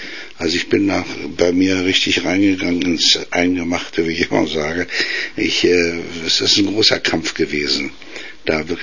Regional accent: Berlin, Germany; und natürlich auch in Berlin, in meiner Heimatstadt

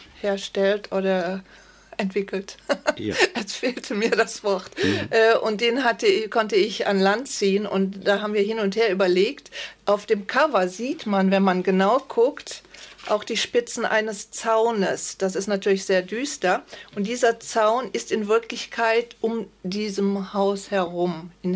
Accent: Hennef, North Rhine-Westphalia, Germany; früher schon als Kind in unserer Wohnung in Hennef, wo ich aufgewachsen bin.

